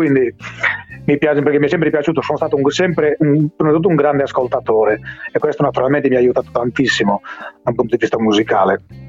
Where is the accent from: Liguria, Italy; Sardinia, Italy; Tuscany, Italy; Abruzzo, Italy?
Sardinia, Italy; Bitti; Allora, io sono di Biti.